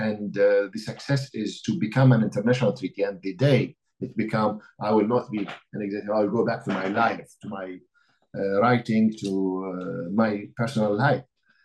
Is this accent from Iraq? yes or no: yes; Iraq; as I said, my background, I'm originally from Iraq.